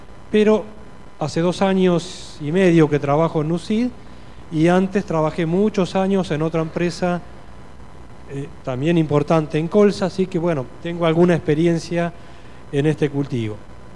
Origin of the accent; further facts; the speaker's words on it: Argentina; Yo soy de Argentina, vivo en Balcarce, sur de la provincia de Buenos Aires.